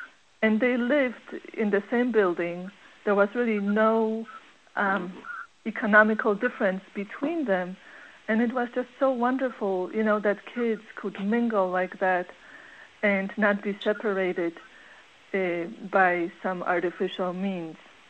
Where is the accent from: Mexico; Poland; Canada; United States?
Poland; English is a second language; I grew up in Poland in the 70s, and at that time, Poland was a communist country